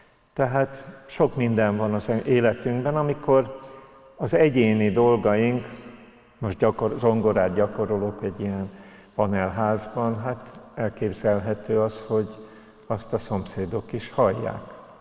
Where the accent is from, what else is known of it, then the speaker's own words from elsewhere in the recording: Budapest, Hungary; én kertesházban nőttem föl Zuglóban